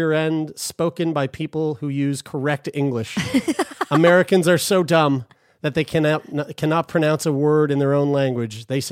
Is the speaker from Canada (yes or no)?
yes; St. John's, Newfoundland and Labrador, Canada; I'm from St. John's, Newfoundland.